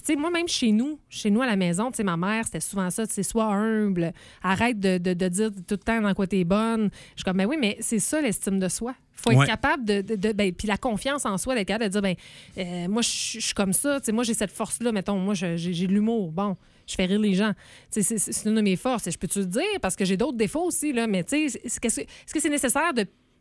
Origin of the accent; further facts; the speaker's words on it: Quebec, Canada; moi, je me dis, en tant que Québécois, on devrait accepter de reconnaître nos forces.